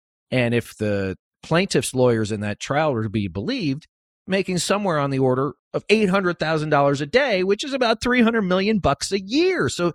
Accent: Utah, United States; there was a story as we're recording this of my home state of Utah here

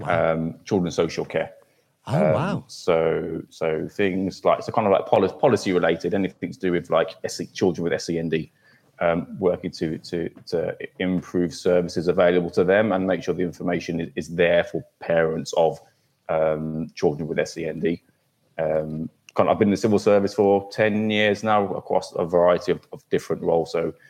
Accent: Birmingham, West Midlands, United Kingdom; moved away as an adult; now in Nottingham, United Kingdom; So I'm from Birmingham, but I live in Nottingham now. So I was in left Birmingham when I was about 18 for uni, and then kind of never went back to Birmingham.

